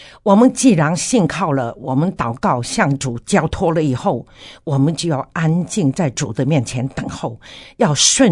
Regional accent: China; now in Taiwan; 我从大陆来到台湾37年多

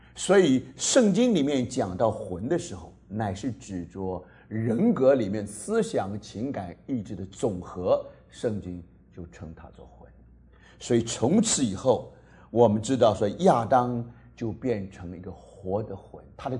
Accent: China; 那中文是把它翻成70个人呢、啊？我们中国人不大喜欢这个魂这个字

